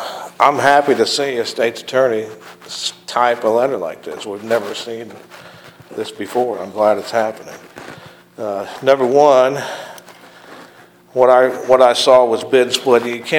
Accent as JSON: {"language": "English", "region": "Illinois", "country": "United States", "said": "I'm over here from Edgar County."}